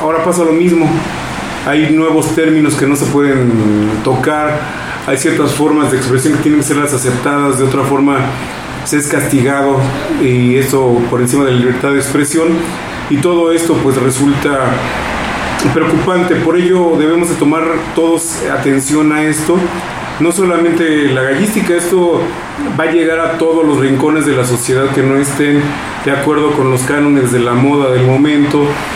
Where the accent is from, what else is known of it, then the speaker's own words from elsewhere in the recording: Mexico; Esto es algo fundamental para poder vivir como mexicanos.